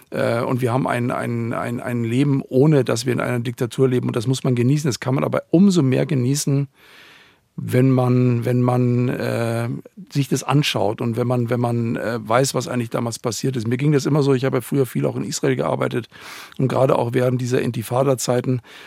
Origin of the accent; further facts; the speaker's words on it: Bavaria, Germany; ich bin ja im Landkreis Ebersberg aufgewachsen, es gab schon eine Gemeindebücherei